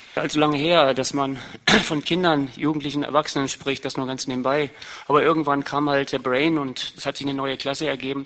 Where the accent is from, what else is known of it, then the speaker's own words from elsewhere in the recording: Nuremberg, Bavaria, Germany; Ich komme aus Nürnberg.